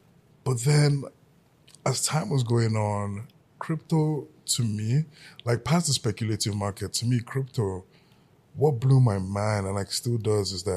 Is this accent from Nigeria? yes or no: yes; Nigeria; You can send as much money you can through PayPal as a Nigerian, but you can't receive a single dollar.